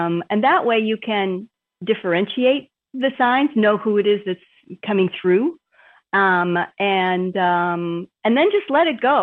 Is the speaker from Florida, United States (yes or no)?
no; Minnesota, United States; also born or lived in Boston, United States; Prior to that, I'd been in the Boston area for about 25 years, and then moved around and, but I grew up here in Minnesota.